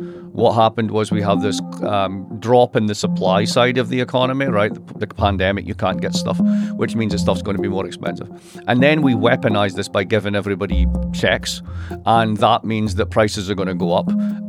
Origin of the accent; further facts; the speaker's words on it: Scotland, United Kingdom; because I'm Scottish and I'm cheap